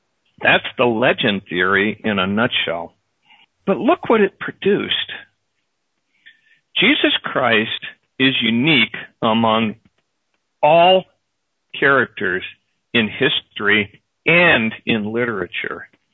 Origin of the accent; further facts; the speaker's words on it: Michigan, United States; I grew up in Michigan, where we really enjoyed the story of Paul Bunyan.